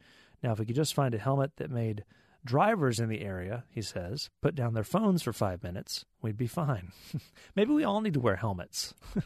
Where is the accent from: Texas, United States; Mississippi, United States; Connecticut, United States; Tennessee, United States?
Texas, United States; Now, so I grew up in Texas here, so I say semi, right?